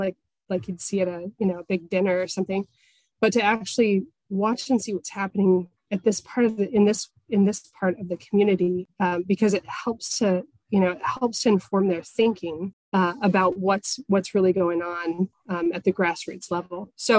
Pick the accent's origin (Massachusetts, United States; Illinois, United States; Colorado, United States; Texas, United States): Colorado, United States; So I'm originally from Colorado. I've watched what happened there.